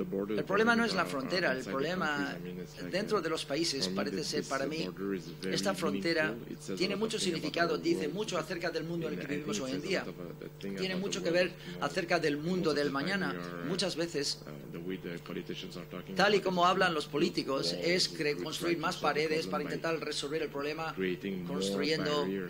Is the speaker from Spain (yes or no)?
no; Canada; Como canadienses tenemos una responsabilidad